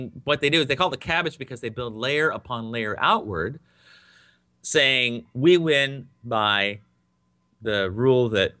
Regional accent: United States; But as an American, I have to say

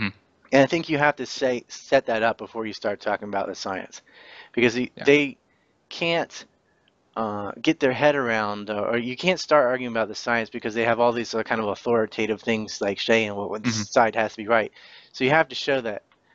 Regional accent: Hatteras Island, North Carolina, United States; I have dealt with extreme environmentalists since I was a child, because I grew up on Hatteras Island, like 78% of its national park.

